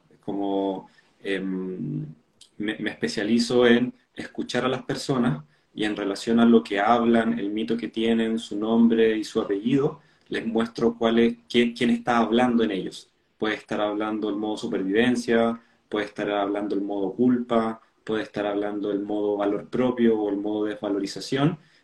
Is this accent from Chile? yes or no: yes; Chile; Yo soy chileno, estoy acá en Chile.